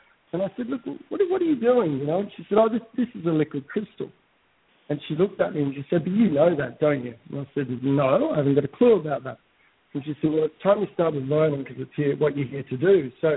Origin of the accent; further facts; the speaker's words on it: Vanuatu; I think probably the first thing to know is I grew up in Vanuatu in the islands.